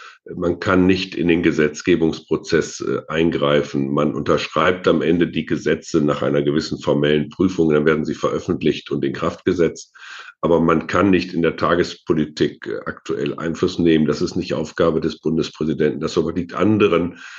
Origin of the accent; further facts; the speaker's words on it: Osnabrück, Lower Saxony, Germany; dass meine Heimatstadt Osnabrück eine durchaus politische Stadt ist.